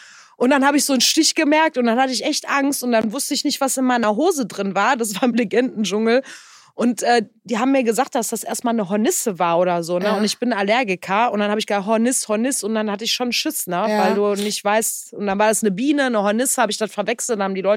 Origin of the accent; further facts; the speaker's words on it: Bochum, North Rhine-Westphalia, Germany; Wenn man überlegt, ne, ich komme hier aus Bochum, aus der Bronx, so nach dem Motto.